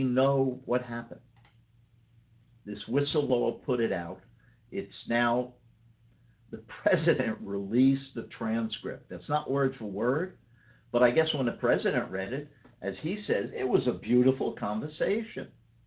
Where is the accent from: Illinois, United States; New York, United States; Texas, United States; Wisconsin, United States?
New York, United States; New York City; I grew up on the streets in New York. I was born in New York City. I lived in all five boroughs. I lived through an era. I was born in the early 40s.